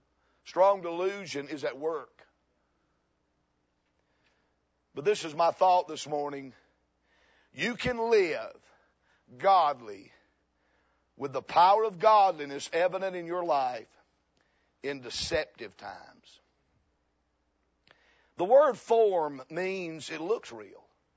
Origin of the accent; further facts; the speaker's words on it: South Carolina, United States; now in Kentucky, United States; I'm originally from South Carolina. I've been in Kentucky for 30 years.